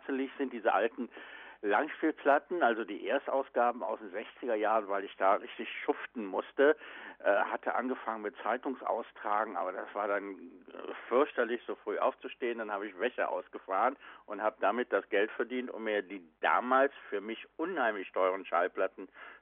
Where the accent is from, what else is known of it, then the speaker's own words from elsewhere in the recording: Cologne, North Rhine-Westphalia, Germany; ich grüße dich und meine Heimatstadt Köln.